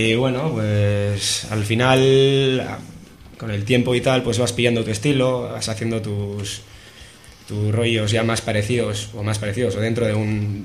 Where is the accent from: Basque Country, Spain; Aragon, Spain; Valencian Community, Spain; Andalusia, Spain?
Basque Country, Spain; Busturia; Somos de Busturia Aldea, más bien, de la zona de Guernica.